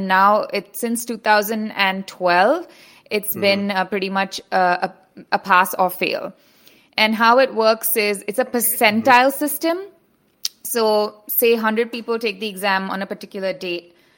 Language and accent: English; India; now in United States; hi, I'm a dentist from India, and I want to apply to dental school.